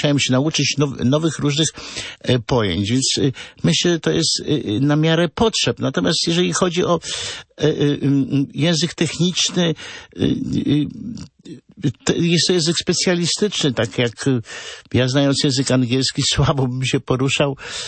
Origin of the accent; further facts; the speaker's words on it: Pomeranian Voivodeship, Poland; Ja jestem z Pomorza i tutaj była Laubrzega, Hebel, Raszpel.